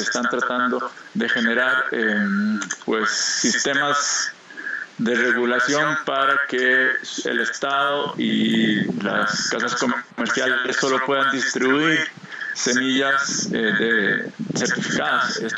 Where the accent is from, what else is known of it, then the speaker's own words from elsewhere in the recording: Costa Rica; este derecho que como costarricenses tenemos a manejar y usar la biodiversidad de forma tradicional